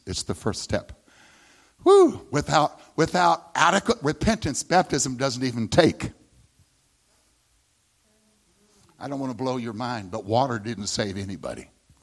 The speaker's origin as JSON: {"language": "English", "region": "Texas", "country": "United States", "said": "This is what my superintendent was teaching me as a Texan"}